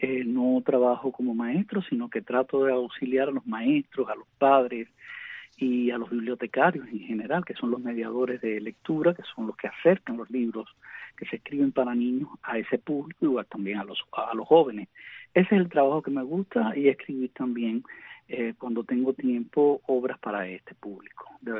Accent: Cuba; moved away; Y sobre todo ya después que me fui de Cuba

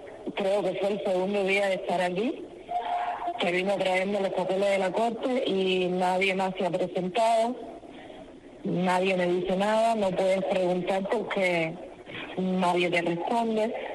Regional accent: Cuba; moved away; yo salí de Cuba huyendo a la represión que ya tenían sobre mí.

